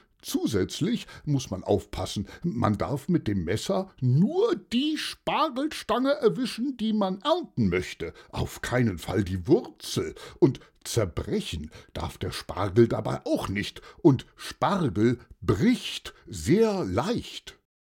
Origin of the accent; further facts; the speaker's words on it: Romania; German is a second language; now in Germany; Ich komme aus Rumänien. Und in Rumänien verdient man noch weniger als in Polen.